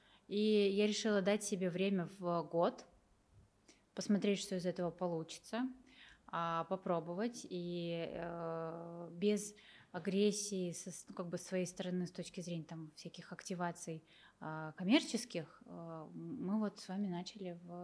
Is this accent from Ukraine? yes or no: no; Tomsk, Tomsk Oblast, Russia; born there; И, да, я действительно родилась в Томске, в России.